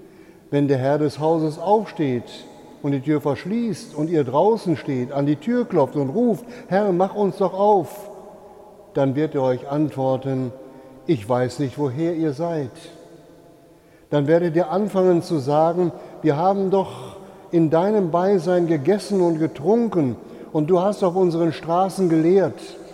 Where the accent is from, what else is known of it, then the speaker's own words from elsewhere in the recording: Rheine, North Rhine-Westphalia, Germany; als in meiner Heimatstadt Rheine in den 50er Jahren die erste Rolltreppe in einem Kaufhaus eingebaut war.